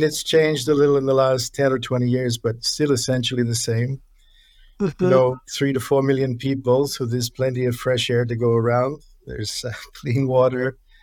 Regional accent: New Zealand; growing up in New Zealand

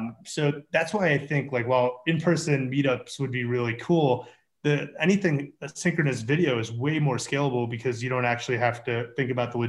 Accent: Chicago, Illinois, United States; I built the largest marketplace business that's ever come out of Chicago, my hometown, his hometown.

